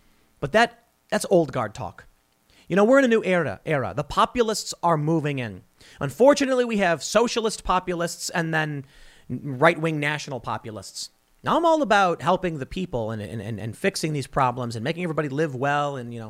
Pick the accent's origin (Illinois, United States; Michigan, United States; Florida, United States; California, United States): Illinois, United States; Chicago; especially because I grew up in Chicago, where it's all Democrat.